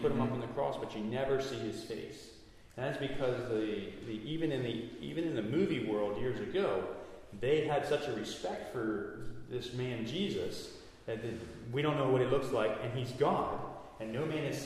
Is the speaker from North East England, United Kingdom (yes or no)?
yes; Hartley, North East England, United Kingdom; I grew up in Hartley. And it'd be like someone saying, nothing good can come out of Hartley. Well, I grew up in Hartley.